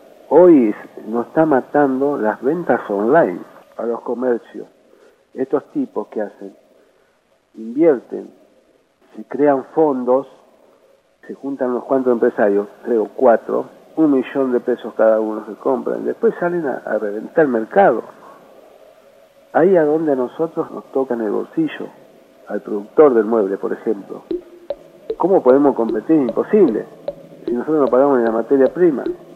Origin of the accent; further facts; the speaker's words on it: Argentina; si nosotros como argentinos, ¿no?, la industria argentina, tendríamos que tener prioridad.